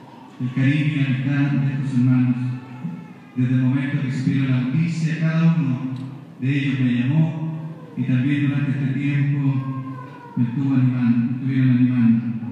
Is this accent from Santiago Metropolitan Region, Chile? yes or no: no; Puerto Domínguez, Araucanía, Chile; del sur de nuestro país, de Puerto Domínguez, mi tierra natal